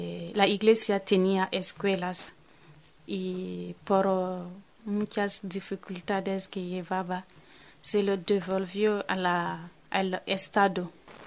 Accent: Burkina Faso; Spanish is a second language; ahora somos 5 hermanas africanas, todas de Burkina Faso.

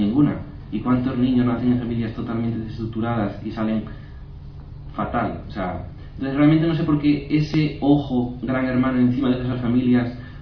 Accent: Galicia, Spain; en el tema de queremos galego, por ejemplo, un caso para tirar más para mi tierra.

